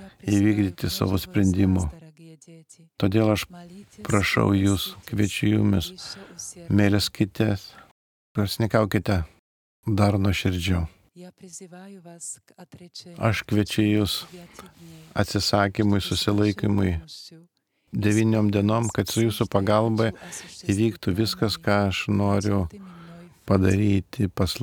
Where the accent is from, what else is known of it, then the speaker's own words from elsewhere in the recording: Slovakia; born there; Lithuanian is a second language; Aš gimiau Slovakijoje, kaip ir daugelis komunistinėje šalyje